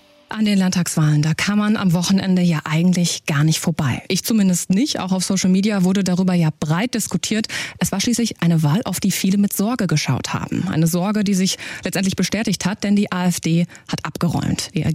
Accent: Hesse, Germany; ich spreche über dieses Thema aus einer westdeutschen Perspektive. Ich bin in Hessen aufgewachsen

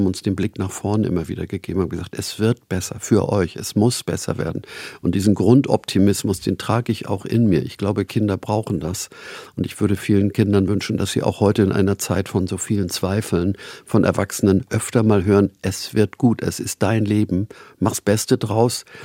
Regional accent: Hamburg, Germany; Ich bin in Winterhude aufgewachsen, in der Semperstraße.

